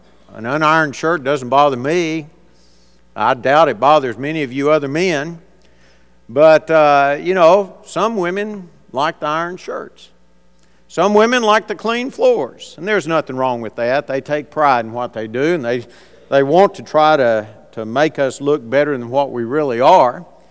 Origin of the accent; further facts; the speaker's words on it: Huntsville, United States; Growing up in Huntsville, I had a friend.